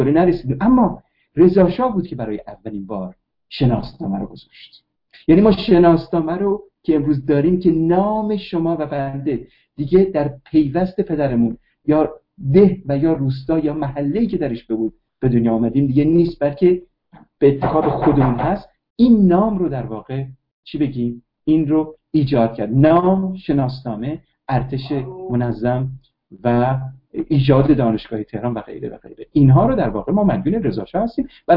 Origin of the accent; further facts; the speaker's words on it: Iran; من اینجا به عنوان یک ایرانی چگونه میتوانم الان بیام قضاوت کنم